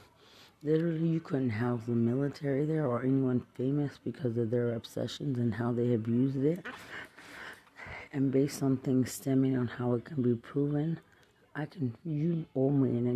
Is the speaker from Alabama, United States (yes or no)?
no; Lubbock, Texas, United States; And when he talks to someone like me, and I'm from Lubbock